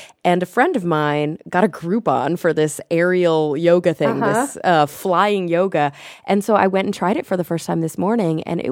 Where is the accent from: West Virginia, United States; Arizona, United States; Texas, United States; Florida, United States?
Texas, United States; Because as a fellow Southern girl, I was born and raised in Texas, and I have family in Arkansas.